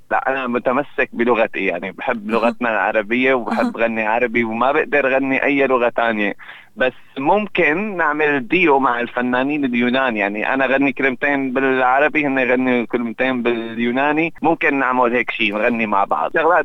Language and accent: Arabic; Damascus, Damascus Governorate, Syria; now in Australia; نحن أصلا من سوريا دمشق ومقيمين في أستراليا من عام 2008.